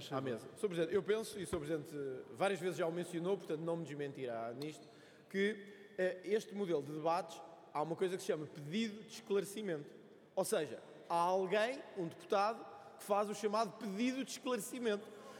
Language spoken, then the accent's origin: Portuguese; Sintra, Lisbon, Portugal; em Sintra, que é a minha terra